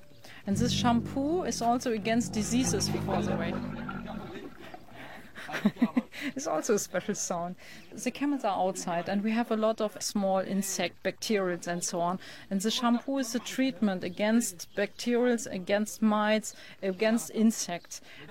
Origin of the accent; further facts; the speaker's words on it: Germany; English is a second language; I'm from Germany. I was born in a small village and I was growing up at a farm.